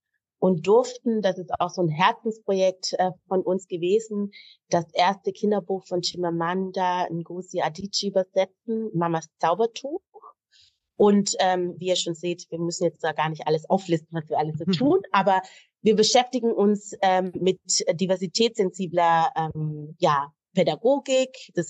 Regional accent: Baden-Württemberg, Germany; ich komme aus Baden-Württemberg. Bin im schwäbischen Landen aufgewachsen

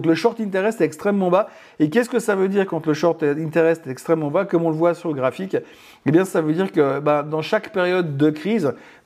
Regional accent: Switzerland; à la fin chez nous en Suisse

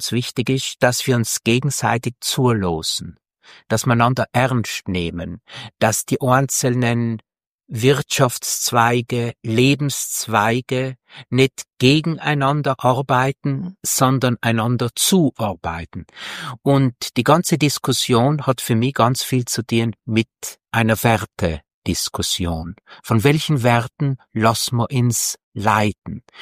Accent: Gais, Trentino-Alto Adige, Italy; Persönlich bin ich nicht auf einem Bauernhof aufgewachsen, aber natürlich mein Heimatdorf Goas in Bustertal, das ist ein Bauerndorf.

